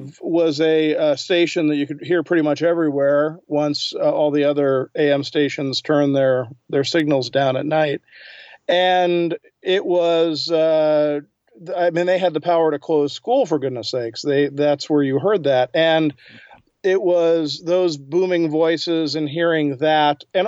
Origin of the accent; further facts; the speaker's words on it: Norristown, Pennsylvania, United States; also born or lived in Washington, D.C.; I was born in Washington, D.C. I moved when I was three. I moved to Philadelphia. And then my entire schooling from grade school to graduation was in outskirts of Philadelphia in Montgomery County, which was Norristown.